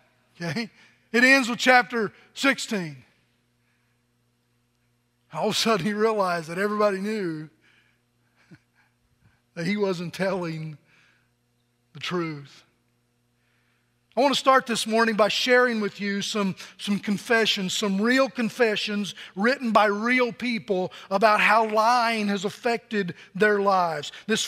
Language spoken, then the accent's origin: English; Virginia, United States; somebody from Southwest Virginia, born and raised in Appalachia, Southwest Virginia, my grandfather always said that Virginia looked like a bird that died and fell over on its beak.